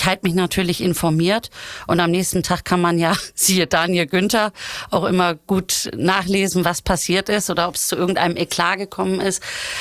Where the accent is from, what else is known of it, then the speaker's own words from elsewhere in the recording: Bargteheide, Schleswig-Holstein, Germany; Und ich komme aus Bargteheide und viele meiner Familienangehörigen leben ja dort.